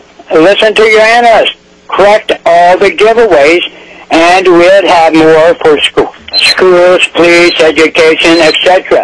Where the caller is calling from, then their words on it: Kasilof, Alaska, United States; I'm calling from Kisilov, Alaska, and I'm representing myself.